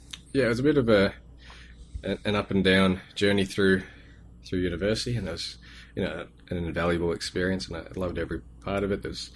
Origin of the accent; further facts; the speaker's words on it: Gold Coast, Queensland, Australia; also born or lived in Sydney; a little primary school on the Gold Coast in Queensland, in Australia.